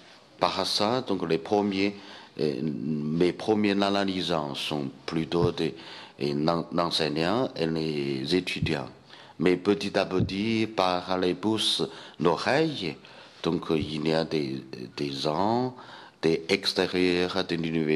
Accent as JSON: {"language": "French", "town": "Chengdu", "region": "Sichuan", "country": "China", "tie": "born or raised there", "second_language": "French", "said": "j'ai retourné à Chengdu, c'est mon pays natal plutôt."}